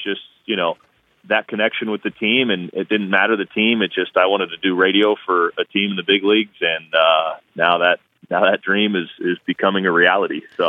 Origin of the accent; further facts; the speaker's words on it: Kansas City, Missouri, United States; I've always, growing up, I grew up in Kansas City, so Denny Matthews was the guy that I grew up listening to as a kid.